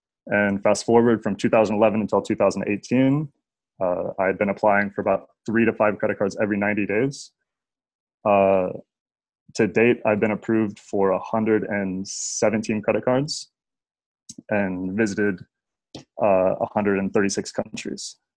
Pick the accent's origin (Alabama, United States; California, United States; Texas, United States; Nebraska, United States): Nebraska, United States; I grew up in Nebraska. My dad and my parents had always traveled.